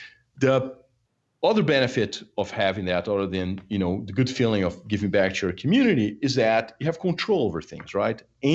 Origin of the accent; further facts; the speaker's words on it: Brazil; English is a second language; now in United States; I'm originally from Brazil, right? U.S., I know it sounds corny, but this is a country that I migrated to in the late 90s